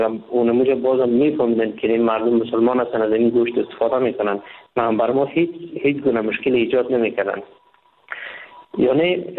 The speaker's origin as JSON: {"language": "Persian", "country": "Afghanistan", "moved": "yes", "lives_now": "India", "said": "وقتی که ما از افغانستان این طرف آمدم، با مجردی که داخل کشور هند شدم"}